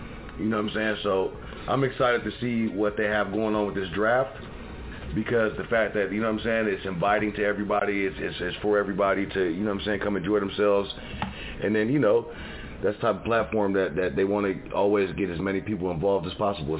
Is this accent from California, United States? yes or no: yes; California, United States; I'm from the Bay Area, so I've always kind of just area wise, like, oh, you know, I'm a shark.